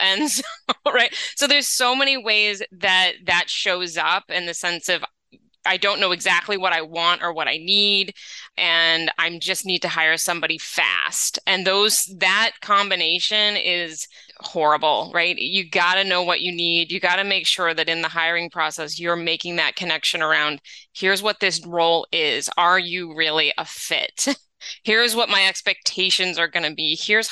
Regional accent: New England, United States; now in Los Angeles, United States; I grew up in New England, so the fall, I miss it when I'm in LA.

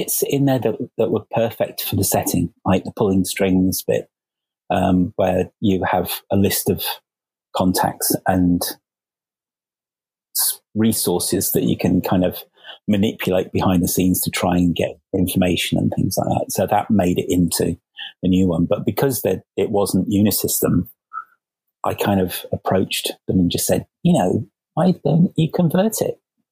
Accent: United Kingdom; It was, it's like, being a Brit, it was like, what is all this?

